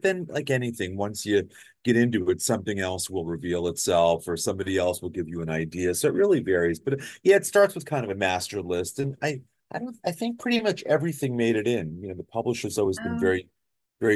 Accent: New York City, New York, United States; I'm from New York originally, so I get what good pizza is

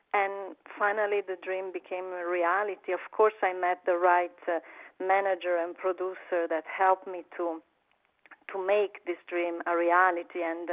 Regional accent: Tuscany, Italy; English is a second language; I was born in Tuscany, in the north of Tuscany, 1 hour from Pisa and Florence, near the mountains and near the ocean

